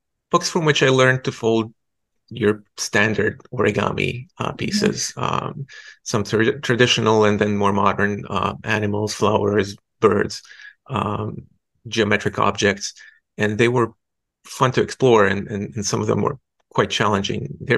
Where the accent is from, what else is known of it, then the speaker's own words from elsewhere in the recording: Croatia; So I grew up in Croatia and went to school there and finished my undergraduate degree in mathematics and computer science.